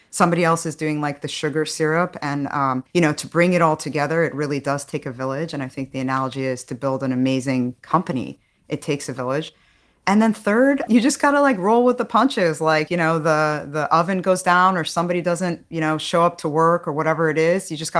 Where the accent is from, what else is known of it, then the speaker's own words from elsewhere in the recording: California, United States; So I grew up in the Bay Area. I'm Armenian. My parents moved to the U.S. from Iraq, actually.